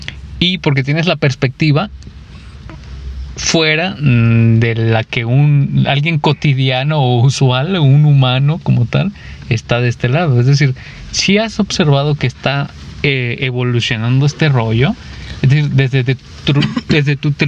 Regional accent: Mexico; porque quieras o no, somos mexicanos, o sea, nuestro trabajo también vale

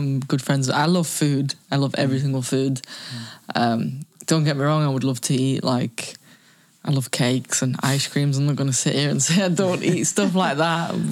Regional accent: England, United Kingdom; now in Spain; I mean, obviously, I love playing for England and I'm English, but I can't lie, it's nice to live in Spain.

